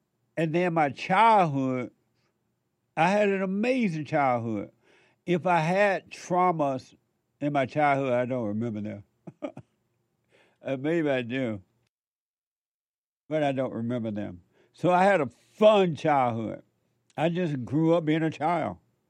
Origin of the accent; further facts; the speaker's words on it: Alabama, United States; I grew up in Alabama on a plantation down in Alabama … I grew up under the Jim Crow laws, so-called Jim Crow laws.